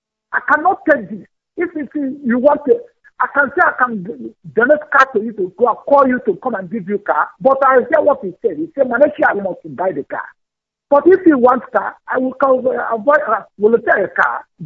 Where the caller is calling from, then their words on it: China; I'm from China.